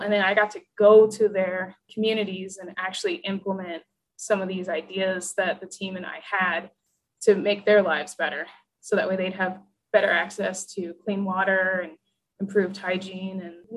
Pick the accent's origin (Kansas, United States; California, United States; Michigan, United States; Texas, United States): Kansas, United States; Yeah, so I'm originally from Kansas.